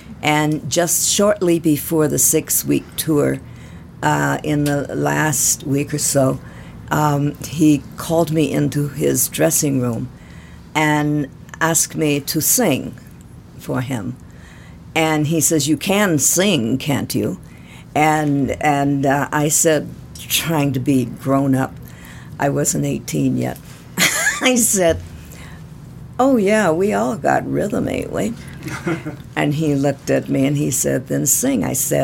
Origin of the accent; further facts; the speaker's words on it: Chicago, Illinois, United States; Well, I was 14 years old, and I was in a big musical in my hometown, Chicago, in the major hotel, supper club.